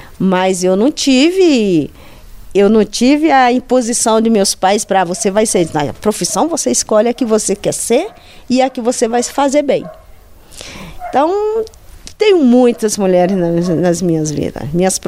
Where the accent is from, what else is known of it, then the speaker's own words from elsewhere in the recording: Piauí, Brazil; Eu sou do sul do estado do Piauí, do Vale do Gurgueia, ali entre... Eu nasci no vale, mas muito próximo da Serra da Capivara. Aquilo já me obrigava a migrar, porque eu tinha até o nono ano. O ensino médio eu já tinha que migrar.